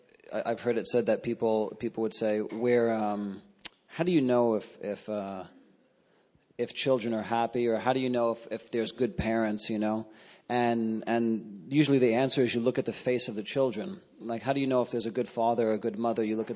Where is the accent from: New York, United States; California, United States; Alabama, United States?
New York, United States; I was raised in New York. And there was this mentality that was so permeating the culture that I was from. I'm from the Italian culture.